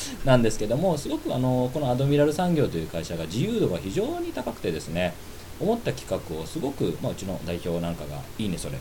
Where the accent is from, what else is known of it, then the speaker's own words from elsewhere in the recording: Nerima, Tokyo, Japan; 実際にね、僕が生まれ育った時は大根やってるとこってあんまないんですよ。逆にキャベツなんですよ